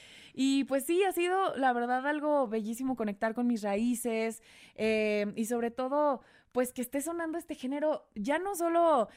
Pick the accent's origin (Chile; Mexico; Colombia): Mexico; Querétaro; Yo sí soy queretana de verdad.